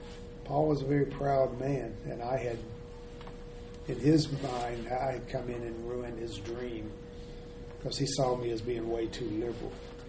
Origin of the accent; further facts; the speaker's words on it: Alabama, United States; Because I grew up in Alabama, and that's what we did. We shot guns all the time.